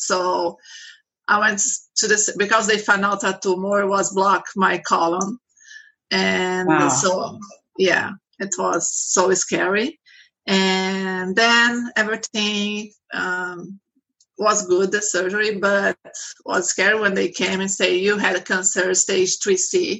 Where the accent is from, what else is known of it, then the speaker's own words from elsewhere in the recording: Brazil; English is a second language; sorry, I have accent. I am from Brazil.